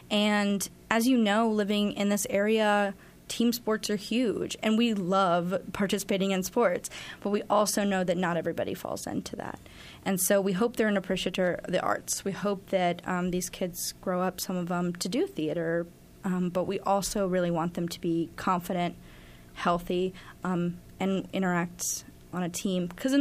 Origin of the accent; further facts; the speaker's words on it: Fort Smith, Arkansas, United States; I grew up in Fort Smith.